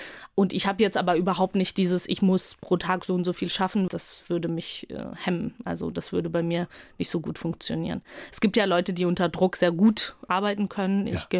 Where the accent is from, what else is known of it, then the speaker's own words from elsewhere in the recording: Georgia; Ich komme ja selbst aus Georgien